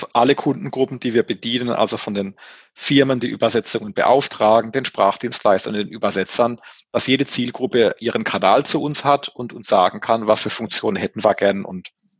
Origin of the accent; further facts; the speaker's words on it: Baden-Württemberg, Germany; Und als Badener